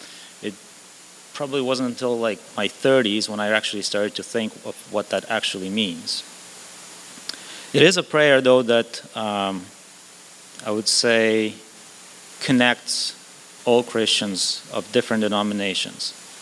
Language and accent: English; Ukraine; English is a second language; now in Canada; I grew up in Ukraine and I live a bigger part of my life in Canada now.